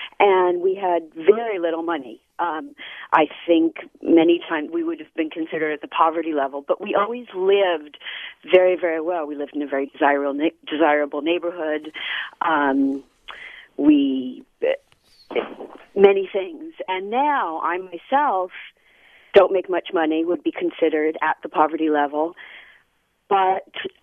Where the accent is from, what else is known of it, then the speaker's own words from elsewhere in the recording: San Francisco, California, United States; You know, I grew up in here in San Francisco